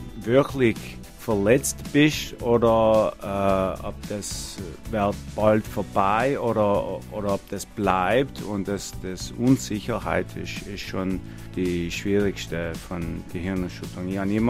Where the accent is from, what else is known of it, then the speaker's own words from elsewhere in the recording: Ottawa, Ontario, Canada; German is a second language; also born or lived in Halifax; Ja, für mich ganz tief ist in Ottawa, weil ich bin aufgewachsen in Ottawa. Aber ich habe studiert auf die Ostküste in Halifax in Nova Scotia.